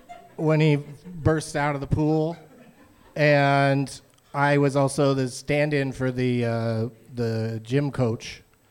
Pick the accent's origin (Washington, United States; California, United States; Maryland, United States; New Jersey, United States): California, United States; San Diego; I grew up in San Diego, moved to L.A., out of junior college, and did like about a year or two of extra work